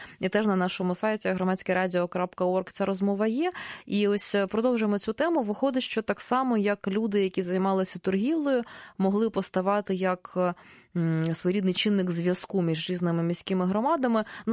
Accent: Kyiv, Ukraine; ми в Києві сьогодні знаходимося, я сама як киянка

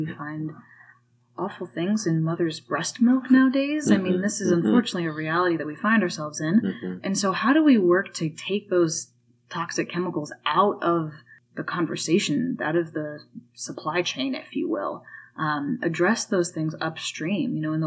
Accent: San Francisco, California, United States; I'm from San Francisco.

